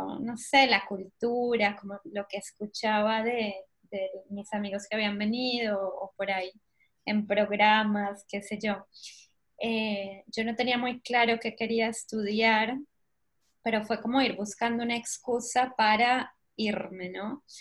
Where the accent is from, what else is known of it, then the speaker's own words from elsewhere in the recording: Colombia; now in Argentina; tengo 30 años, soy colombiana, si se nota por la tonada. Llevo 12 años acá en Argentina